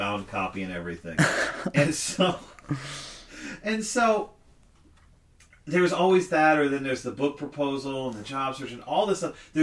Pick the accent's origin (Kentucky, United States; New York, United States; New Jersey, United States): New Jersey, United States; Because I grew up in Jersey, and he had choices.